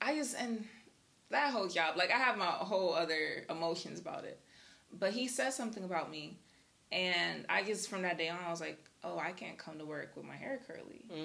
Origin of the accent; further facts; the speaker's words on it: New Jersey, United States; Because I'm coming from Jersey. I had a little, you know, little East Coast attitude about me. I had an accent and everything.